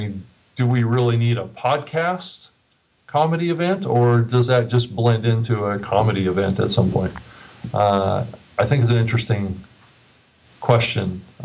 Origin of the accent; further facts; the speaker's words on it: Seattle, Washington, United States; Well, I'm from Seattle, so you don't really have, you know, a lot of problems with things like that.